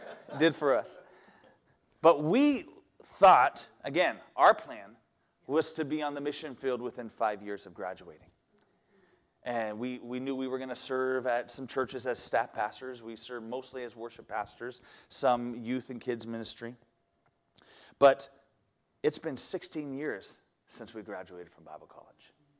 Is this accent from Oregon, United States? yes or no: yes; Brooks, Oregon, United States; I grew up here in Oregon, in Brooks, just north of Salem.